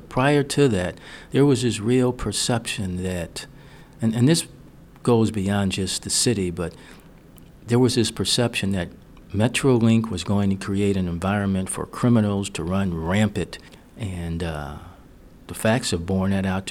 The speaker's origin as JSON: {"language": "English", "town": "St. Louis", "region": "Missouri", "country": "United States", "tie": "born or raised there", "said": "I was born and reared in St. Louis, 64, soon to be 65."}